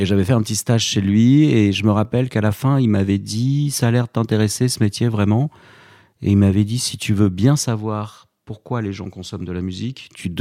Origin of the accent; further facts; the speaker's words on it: Arcachon, Nouvelle-Aquitaine, France; je suis originaire d'Arcachon, je suis né là-bas. Et je suis toujours resté dans la région